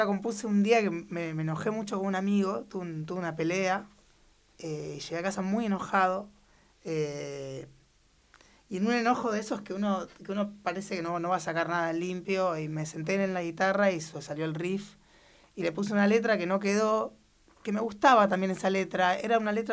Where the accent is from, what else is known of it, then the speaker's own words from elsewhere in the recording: Buenos Aires, Argentina; Yo me crié en Buenos Aires y siempre viví, de hecho, creo que desde el año 92 vivo sobre la calle Corrientes, en diferentes lugares, pero sobre la calle Corrientes.